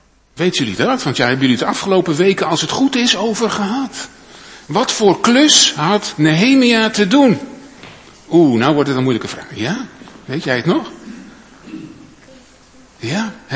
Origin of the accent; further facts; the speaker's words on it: Zwolle, Overijssel, Netherlands; Nou, ik kom dan uit Zwolle. En in Zwolle hebben we wel een stadsmuur gehad.